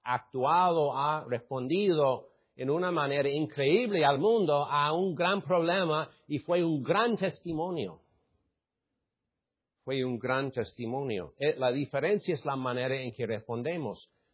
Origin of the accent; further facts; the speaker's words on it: United States; Spanish is a second language; he notado que ha sido para mí, como gringo, una puerta bien abierta